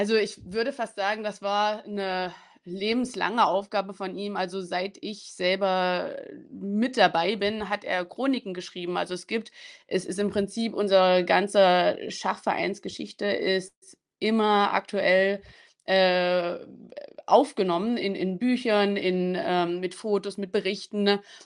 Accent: Zörbig, Saxony-Anhalt, Germany; Löberitz liegt bei Bitterfeld, Halle und ich komme tatsächlich aus der Gegend. Also ich komme aus Zürbich und Löberitz ist so klein, das ist auch nur ein Ortsteil von Zürbich.

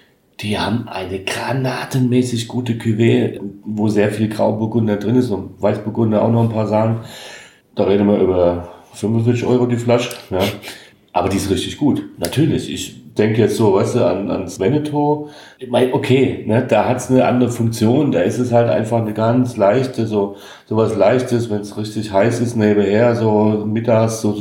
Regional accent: Hesse, Germany; Also ich als Hesse würde sagen, der zischt wie Apfelsaft.

